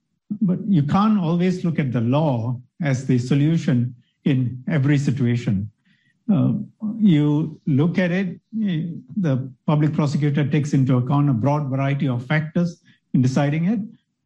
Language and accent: English; Singapore; But beyond that, we are also Singaporeans.